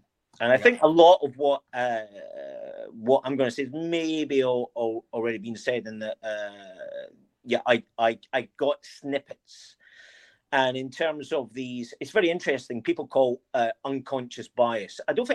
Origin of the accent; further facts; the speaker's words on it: Scotland, United Kingdom; accent: Scottish; People who are from England will understand right away that I am Scottish, because they can hear the Scottishness in my accent.